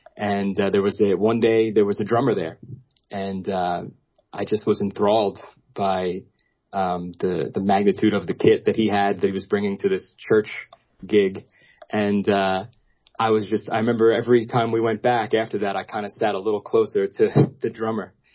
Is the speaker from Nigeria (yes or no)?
no; Brooklyn, New York, United States; where I grew up in Marine Park, Brooklyn.